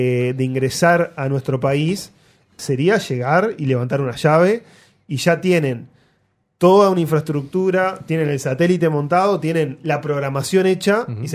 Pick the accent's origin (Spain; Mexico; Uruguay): Uruguay; en realidad los accionistas somos los uruguayos